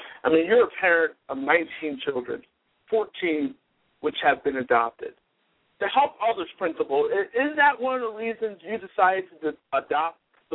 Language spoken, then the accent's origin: English; Philadelphia, Pennsylvania, United States; being that I'm from the Philadelphia area, and Pat is also from the Philadelphia area himself